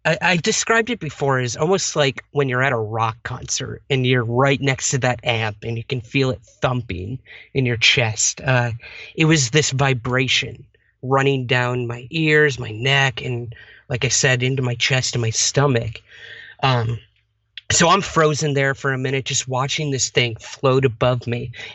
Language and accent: English; Syracuse, New York, United States; interviewing people in my hometown of Syracuse, New York, and kind of just snowballed from there.